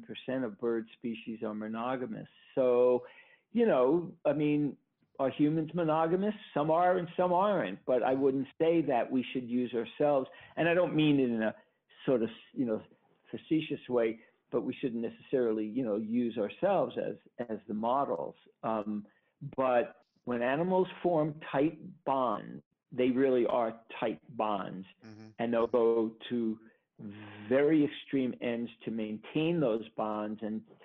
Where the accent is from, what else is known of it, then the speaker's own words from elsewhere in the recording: New York, United States; when I grew up in Brooklyn, which is where I grew up in Brooklyn, New York, when I was 2 and 3 years old